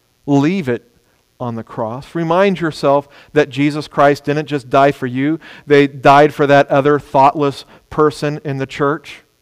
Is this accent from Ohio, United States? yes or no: yes; Ohio, United States; born there; also born or lived in Dallas; somebody in South Texas told me I was a northerner because I came from Dallas. I thought, you got no idea. I was born in Ohio.